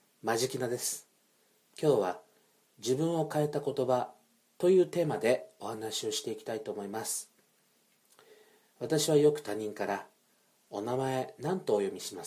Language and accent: Japanese; Naha, Okinawa, Japan; 出身地は沖縄県です。私の地元は那覇市首里石嶺町といって、昔琉球王国を統治していた首里城が近くにあり